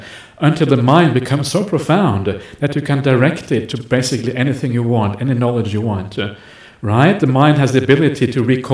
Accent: Norway; They didn't know that there was such a place as Norway, right? That's where I'm from. I'm from Norway.

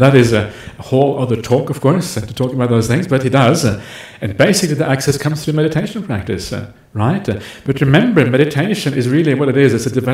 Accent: Norway; They didn't know that there was such a place as Norway, right? That's where I'm from. I'm from Norway.

